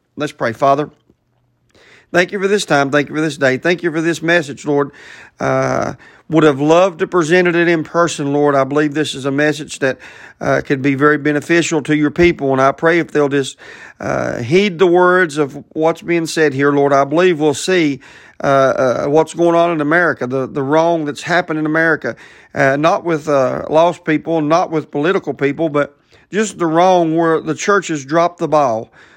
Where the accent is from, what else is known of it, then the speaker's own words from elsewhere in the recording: West Virginia, United States; I'm glad I'm from West Virginia, and I'm glad I live here amongst you guys